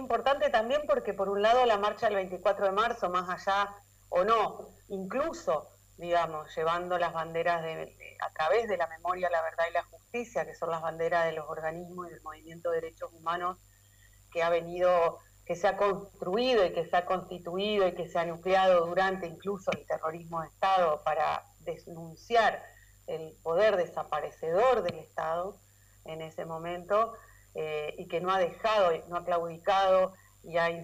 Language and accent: Spanish; Argentina